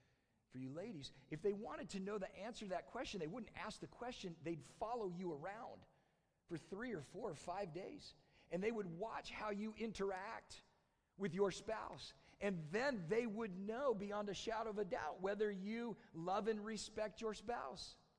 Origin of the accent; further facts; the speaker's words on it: California, United States; now in Kalamazoo, United States; for us living in Kalamazoo, for this kid growing up in California